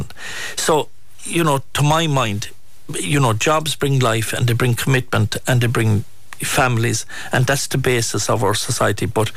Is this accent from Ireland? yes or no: yes; Tarbert, Munster, Ireland; and I'm from Tarbert, and if you look at Tarbert, Ballylongford